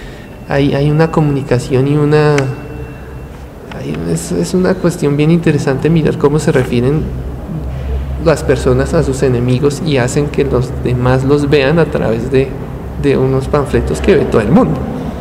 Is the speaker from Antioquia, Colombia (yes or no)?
no; Zipaquirá, Cundinamarca, Colombia; O hacer algo que tuviera que ver con Zipaquirá, pues yo soy de Zipaquirá.